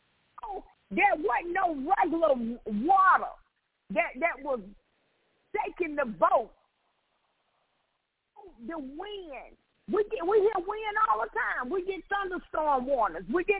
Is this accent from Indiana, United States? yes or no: no; Chicago, Illinois, United States; I'm from Chicago.